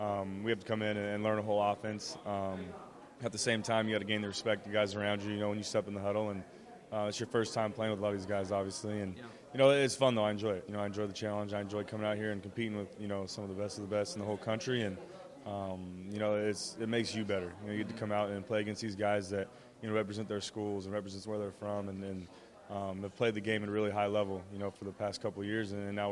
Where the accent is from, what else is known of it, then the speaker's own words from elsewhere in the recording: Bakersfield, California, United States; It's in Southern California, only about 2 hours away from where I grew up in Bakersfield